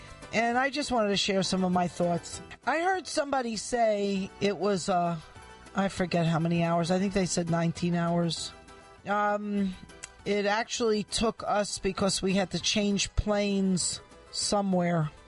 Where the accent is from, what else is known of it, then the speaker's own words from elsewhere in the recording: United States; as an American used to living in America